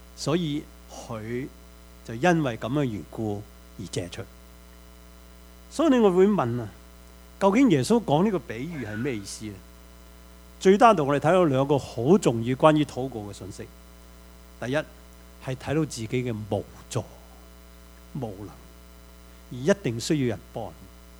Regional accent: Guangdong, China; 用我哋广东话，唔好意思，唔怕丑，唔怕尴尬

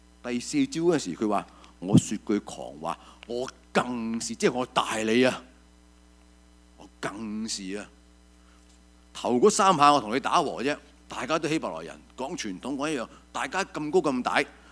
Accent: China; 我哋中國人最識呢樣嘅喎

